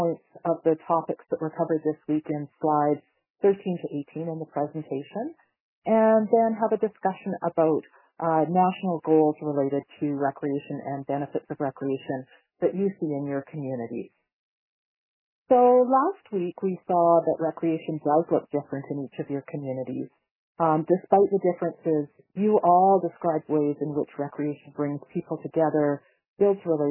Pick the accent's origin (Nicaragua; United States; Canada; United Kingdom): Canada; Vancouver, British Columbia; I grew up in Vancouver, and there's just something about the ocean.